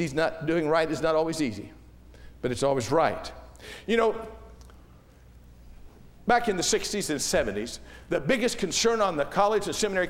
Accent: West Virginia, United States; We used to say it when I was growing up in West Virginia, stepping out on his wife.

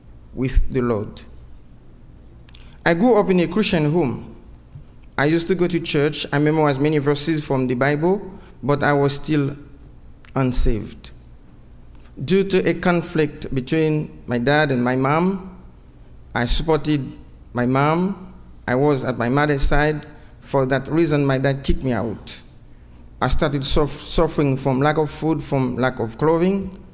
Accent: Haiti; I'm from Haiti.

